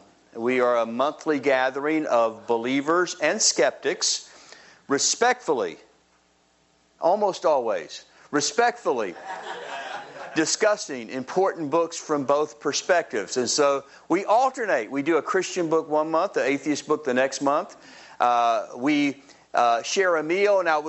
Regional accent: Jacksonville, Florida, United States; Well, I'm from Florida, kind of. Far South Georgia, Jacksonville, Florida.

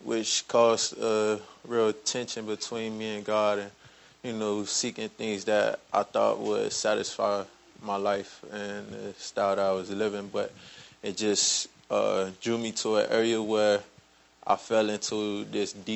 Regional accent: Miami, Florida, United States; I'm from Miami, Florida.

